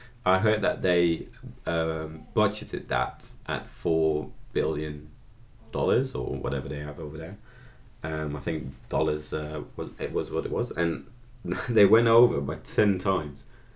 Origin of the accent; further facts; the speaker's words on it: Netherlands; So, like, obviously, I'm from Holland